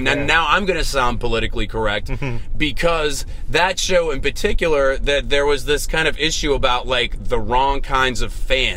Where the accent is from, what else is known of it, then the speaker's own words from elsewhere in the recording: Pittsburgh, Pennsylvania, United States; I mean, you know, but I grew up in Pittsburgh.